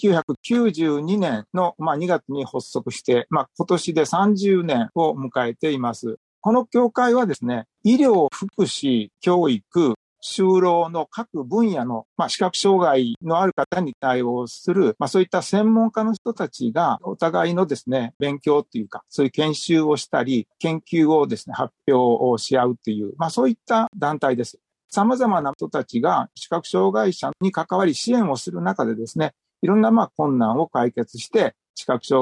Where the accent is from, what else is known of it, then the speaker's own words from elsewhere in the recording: Ehime, Japan; 私は愛媛県の出身です。住んでるところも愛媛県松山市です。